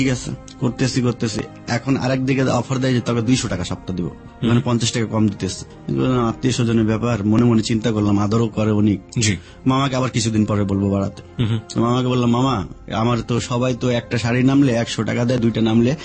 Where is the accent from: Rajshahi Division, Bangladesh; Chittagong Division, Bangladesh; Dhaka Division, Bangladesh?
Dhaka Division, Bangladesh; Dhaka; আমি মিরপুর থেকে ছোট থেকে বড় হয়েছি।